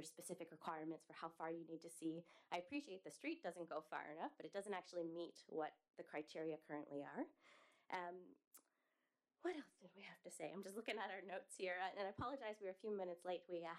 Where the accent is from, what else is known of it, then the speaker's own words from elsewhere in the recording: Nova Scotia, Canada; now in Liverpool, Canada; I'm actually from the Eastern Shore.